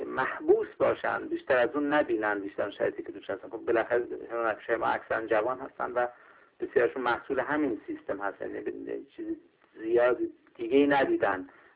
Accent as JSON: {"language": "Persian", "country": "Iran", "said": "ما همه ایرانی هستیم"}